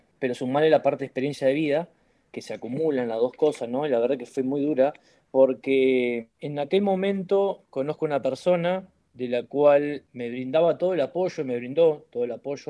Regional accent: Chajarí, Entre Ríos, Argentina; yo vengo de Chajarí, venía de Chajarí, de un club que entrenábamos en una plaza.

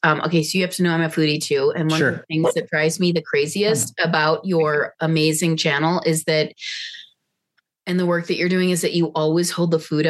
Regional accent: Midwest, United States; now in Santa Fe, United States; You know, I grew up after we moved home from the overseas, I grew up in the Midwest.

